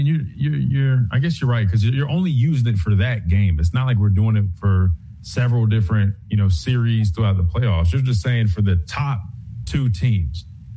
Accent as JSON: {"language": "English", "region": "South Carolina", "country": "United States", "said": "Well, I mean, I'm not from Anderson, South Carolina. I'm, you know, a little bit out from that."}